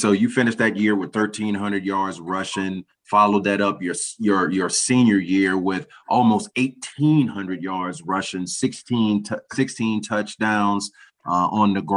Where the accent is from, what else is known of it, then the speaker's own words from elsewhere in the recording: North Carolina, United States; I'm from North Carolina.